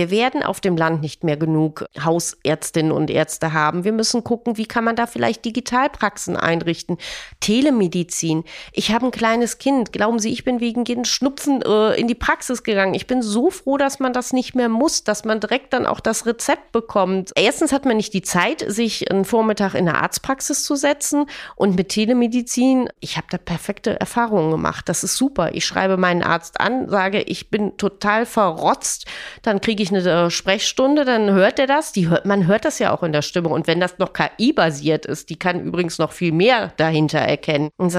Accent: Rhineland, Germany; Ich bin Rheinländerin

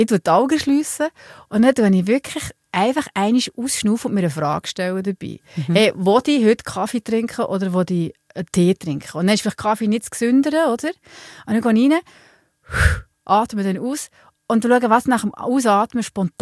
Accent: Solothurn, Switzerland; ich bin in Solothurn aufgewachsen

